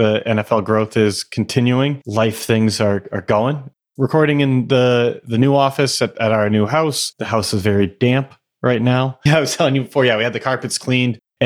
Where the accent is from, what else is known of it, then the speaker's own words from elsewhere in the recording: Florida, United States; we grew up in Florida, so maybe the swamp isn't so bad.